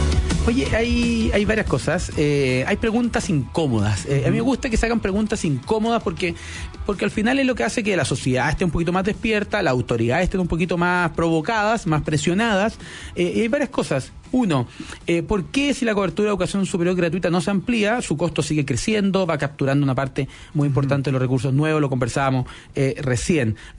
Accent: Chile; pero Chile somos los chilenos.

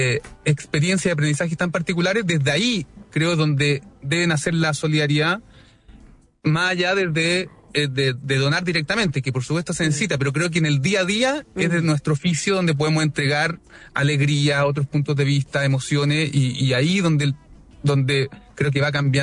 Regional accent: Chile; Yo creo que somos los chilenos solidarios.

